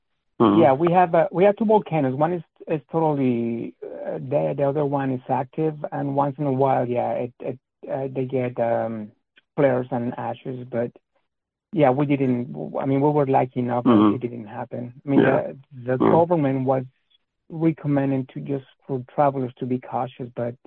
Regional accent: Mexico City, Mexico; English is a second language; I was born and raised in Mexico City, the south part of Mexico City, and I have to say that I'm very happy. I mean, I'm extremely proud to be a capitalino, which is someone from the capital of the country.

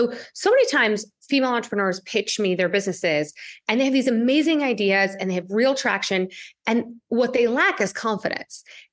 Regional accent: India; I'm Indian. You know how that goes.

